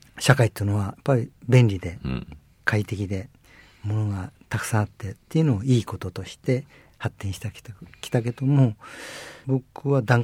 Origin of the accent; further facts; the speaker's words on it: Tokyo, Japan; 東京生まれで東京育ちで東京の下町の一番東京で一番ゴミゴミした人口密度が高いところで生まれたんですけども